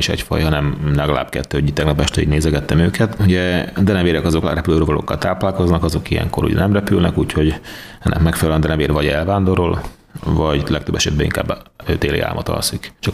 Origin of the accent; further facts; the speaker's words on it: Hungary; Nyilván, hogyha mi magyarok vagyunk többen